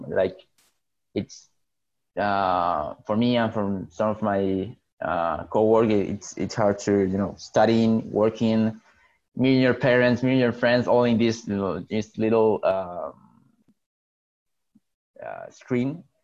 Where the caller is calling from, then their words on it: Argentina; English is a second language; I'm talking from Argentina. I'm literally in the other side of the world.